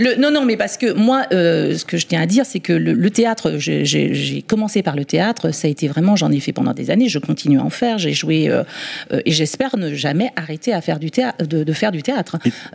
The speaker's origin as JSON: {"language": "French", "region": "Martinique", "country": "France", "tie": "born there", "said": "je suis née en Martinique."}